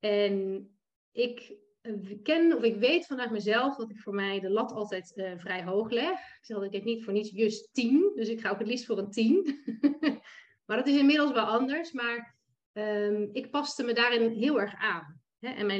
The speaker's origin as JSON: {"language": "Dutch", "town": "Lisse", "region": "South Holland", "country": "Netherlands", "said": "ik kom uit Lisse."}